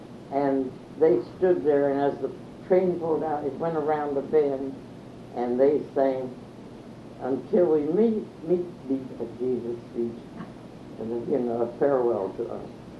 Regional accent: Point Pleasant, West Virginia, United States; born there; Well, I was born in Point Pleasant, West Virginia. And I always like to inject here that we West Virginians were brighter than Virginians.

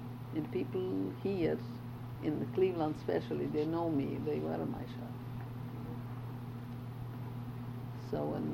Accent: Sighet, Maramureș County, Romania; I am from Transylvania.

